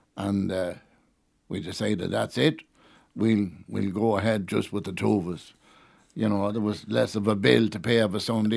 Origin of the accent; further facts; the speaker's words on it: Ballymore Eustace, Kildare, Ireland; born there; also born or lived in Westmeath; Yeah, I was born outside Ballymore, Eustace.